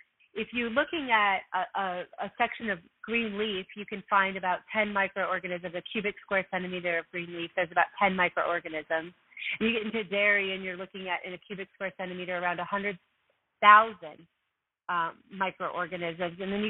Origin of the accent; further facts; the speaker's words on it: Minnesota, United States; I was from Minnesota, and, like, people ate burgers or meat and potatoes